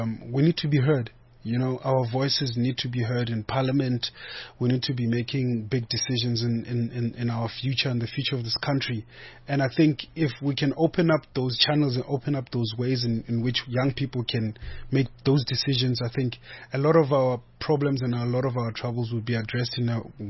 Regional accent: South Africa; it's also just embracing the fact that I'm a South African and embracing, obviously, my language and the different languages that people speak in South Africa.

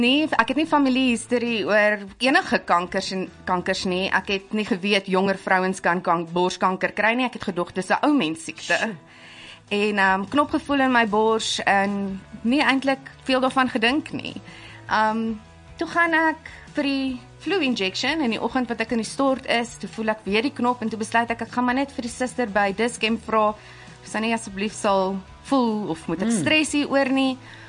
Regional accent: Centurion, Gauteng, South Africa; also born or lived in Pretoria; Ek kom van Pretoria af, born and bred. Centurion, as dit eintlik deel is van Pretoria. Woeries, ek was 'n woerie, ek was 'n hoërskool Centurion

